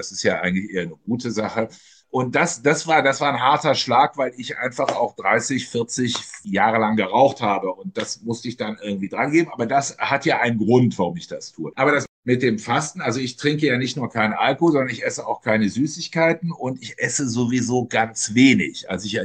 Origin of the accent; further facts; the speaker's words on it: Mönchengladbach, North Rhine-Westphalia, Germany; In Mönchengladbach, also in Reit, in dem Kaff, wo ich herkomme, gab es dann manchmal lange Filmnacht.